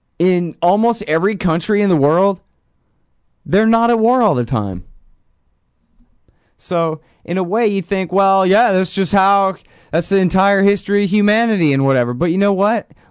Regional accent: Texas, United States; You know, I'm from here. I'm a Texan. I'm an American.

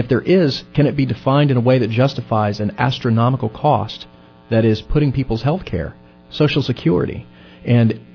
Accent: North Carolina, United States; my hometown here, which is just south of one of the largest military bases of the United States Marine Corps on the planet. Camp Lejeune, just up the road in Jacksonville.

